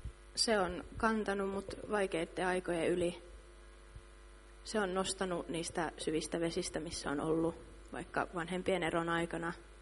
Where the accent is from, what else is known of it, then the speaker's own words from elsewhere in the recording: Seinäjoki, South Ostrobothnia, Finland; Ja tulen Seinäjoelta, alun perin olen täältä, ja mun ikä on 19.